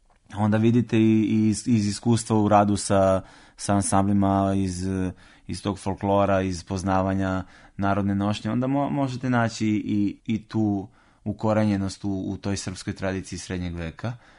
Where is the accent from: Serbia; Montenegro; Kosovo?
Serbia; Leskovac, Southern and Eastern Serbia; also born or lived in Niš; Ja sam rođen u Nišu, odrastao u Leskovcu, imam porekla i sa majčine strane sa tom lužnicom, odnosno tim šopskim dijalektom.